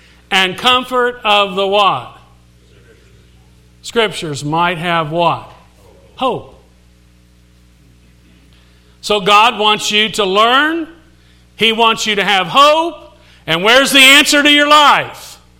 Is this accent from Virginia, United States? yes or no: no; Indiana, United States; Now, I grew up in Indiana. We had cornfields. Far as the eye could see.